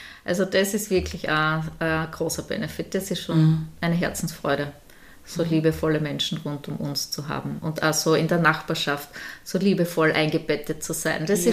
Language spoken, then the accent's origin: German; Eibiswald, Styria, Austria; dass wir hier sesshaft geworden sind in Eibiswald, wo der Christian einfach auch her ist und wo ich her bin und unsere Kinder da kriegt.